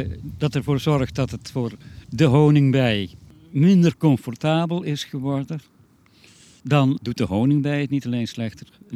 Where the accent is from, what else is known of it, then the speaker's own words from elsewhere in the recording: Heusden, North Brabant, Netherlands; Dat komt omdat ik ook in Asten afkomstig ben. Eigenlijk beter gezegd uit Heusden. Ik ben opgegroeid op de Gezande Baan.